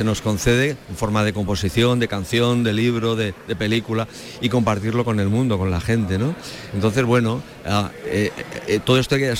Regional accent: Barcelona, Catalonia, Spain; born there; Yo, mi familia proviene de Albacete, yo nací en Barcelona.

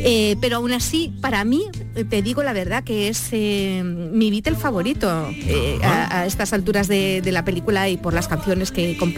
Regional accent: San Fernando, Andalusia, Spain; born there; Pues nada, es que nací en San Fernando.

